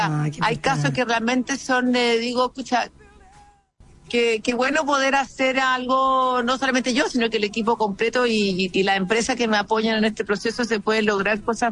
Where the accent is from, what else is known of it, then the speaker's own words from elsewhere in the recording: Chile; tuve grandes oportunidades, viví afuera, trabajé afuera, pero siempre mi vínculo fue más potente con Chile. Quizás me dio mucho susto viajar, tal vez soy demasiado chilena.